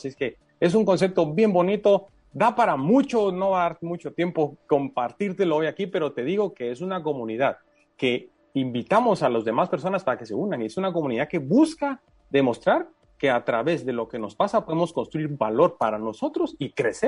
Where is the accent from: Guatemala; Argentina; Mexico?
Guatemala; mi nombre no es común para este país lindo que adoro. Yo digo, yo soy más chapín que el tamal, ¿verdad? O sea, al final soy y represento a Guatemala en todos lados a donde voy.